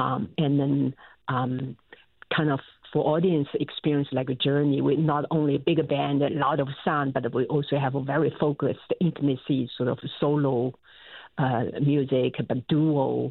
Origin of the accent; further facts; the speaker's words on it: China; Well, I grew up in China and I played the traditional instruments called peepaw.